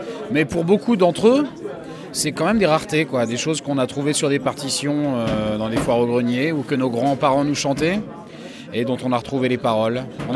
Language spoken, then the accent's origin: French; Caen, Normandy, France; On vient de Normandie, de Caen plus précisément.